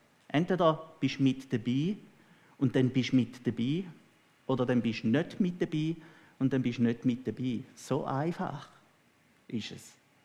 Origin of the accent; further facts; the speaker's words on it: Switzerland; dass wir als Schweizer diesbezüglich halt eben das ganz stark immer auf dem Hintergrund von unserem Demokratieverständnis lesen und interpretieren